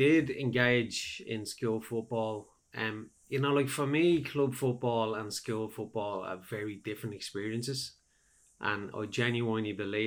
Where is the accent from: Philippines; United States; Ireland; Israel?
Ireland; Dublin, Leinster; When I grew up in Dublin